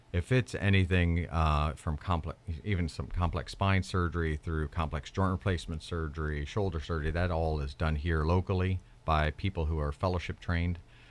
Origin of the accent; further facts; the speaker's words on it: Ohio, United States; Yeah, like I said, we're from Ohio.